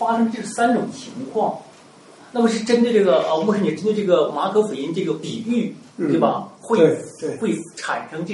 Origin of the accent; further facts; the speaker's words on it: Heilongjiang, China; 因为我是北方人，我是黑龙江人，我家就有土地啊，